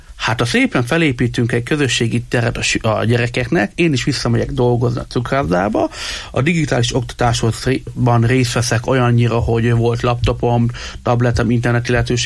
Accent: Miskolc, Borsod-Abaúj-Zemplén, Hungary; én a Miskolci gyermekvárosban nőttem fel

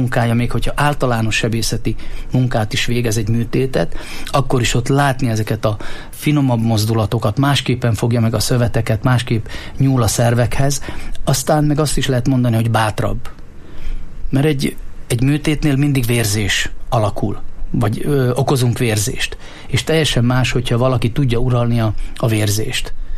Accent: Slovakia; én Rasoncról származom, Felvidékről

